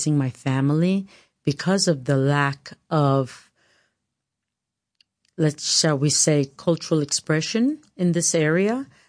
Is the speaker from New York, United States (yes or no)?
yes; Queens, New York, United States; Growing up in Queens, Richmond Hill, Queens, going to Jamaica schools, you know, Queens is very diverse.